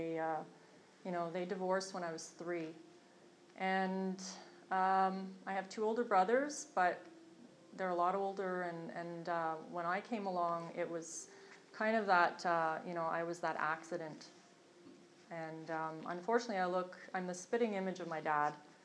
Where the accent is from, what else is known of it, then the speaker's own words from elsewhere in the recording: Montreal, Quebec, Canada; I grew up in Montreal, and I was born December 1964. So I'm going to be 51 this year.